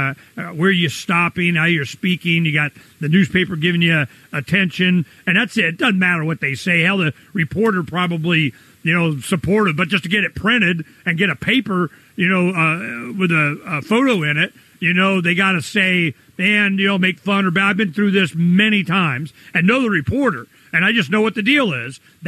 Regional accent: Arizona, United States; also born or lived in Florida; I'm from Arizona. What's a mosquito?

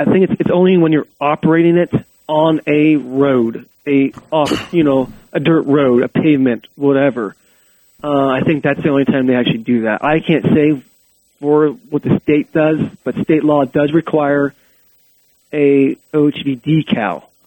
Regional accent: Ohio, United States; I'm from Ohio, so we didn't have to have plates on ours.

